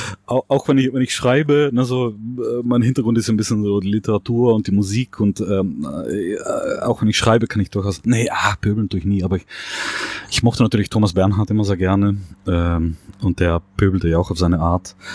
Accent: Trentino-Alto Adige, Italy; also born or lived in Vienna / Netherlands / Spain; now in Germany; ich komme aus Südtirol.

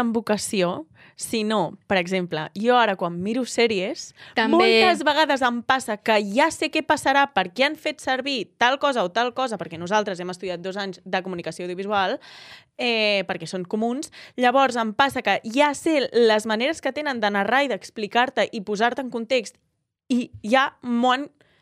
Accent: Cambrils, Catalonia, Spain; les del meu poble, a Cambrils

